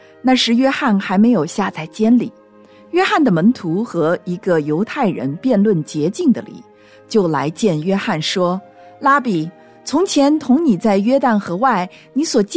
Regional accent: China; 我们中国人呢，非常的喜欢望这个词儿

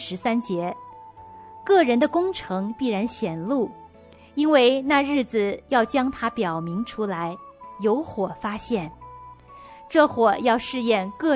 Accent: Beijing, China; born there; 因为我本人是1979年出生在北京协和医院。

